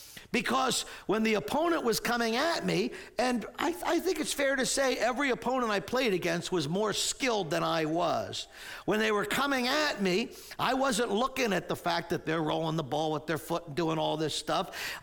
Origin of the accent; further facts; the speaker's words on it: Maple Shade, New Jersey, United States; You know, I grew up in Maple Shade.